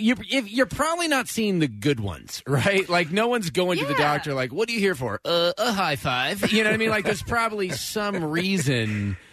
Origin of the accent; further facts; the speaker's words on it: Boonville, California, United States; A little town called Boonville, California.